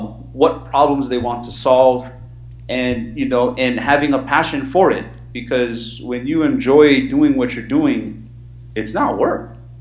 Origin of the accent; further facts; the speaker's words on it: California, United States; You know, I'm from Cali. That's what we do.